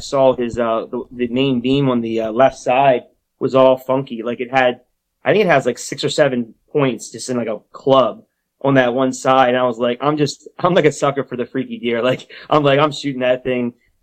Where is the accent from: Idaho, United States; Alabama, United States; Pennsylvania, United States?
Pennsylvania, United States; But really the end of the day, I grew up in Pennsylvania.